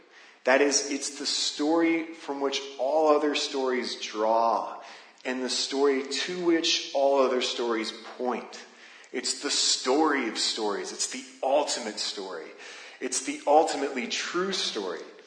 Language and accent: English; Arizona, United States; I'm from Arizona. I grew up there.